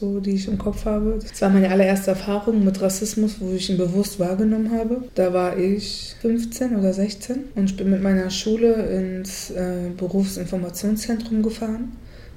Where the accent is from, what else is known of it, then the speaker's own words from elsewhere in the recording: Germany; born there; ich bin in Deutschland geboren, also ich fühle mich mittlerweile nicht mehr deutsch, aber früher habe ich mich deutsch gefühlt